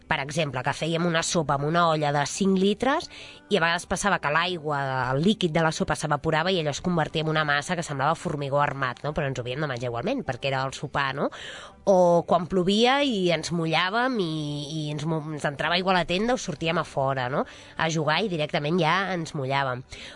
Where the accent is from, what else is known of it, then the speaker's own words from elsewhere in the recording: Sant Llorenç Savall, Catalonia, Spain; Jo soc de Sant Llorenç Savall, d'aquí del Vallès, molt a prop de Sabadell, i anava al cau d'allà, no?, que encara existeix, l'agrupament Escolta i Guia 7.